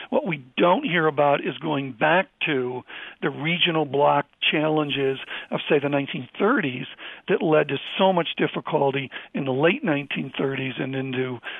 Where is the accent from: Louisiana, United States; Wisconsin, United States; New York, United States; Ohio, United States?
New York, United States; Rochester; and I grew up in Rochester, New York, with a big manufacturing company, Eastman Kodak